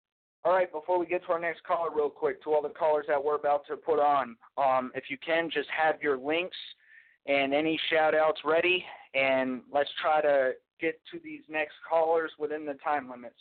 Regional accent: Rome, New York, United States; I actually have family out there, and I was actually raised out there, so big shout-out to Rome, New York.

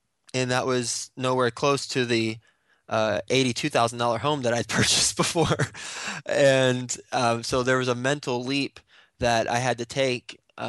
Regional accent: Fort Worth, Texas, United States; also born or lived in Flint, Michigan; now in New York City, United States; I'm from Fort Worth, Texas. Was born in Flint, Michigan, from Fort Worth, and now live in New York City

